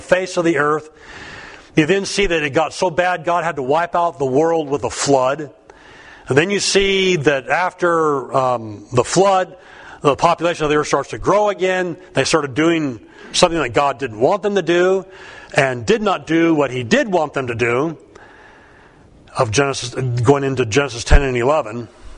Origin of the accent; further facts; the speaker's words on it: Pasadena, California, United States; It reminds me of when I was a kid growing up in Pasadena.